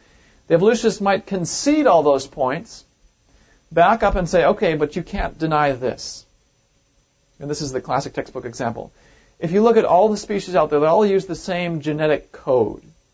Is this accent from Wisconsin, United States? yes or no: yes; Wisconsin, United States; Used to be the tallest building in the world when I was growing up in Wisconsin.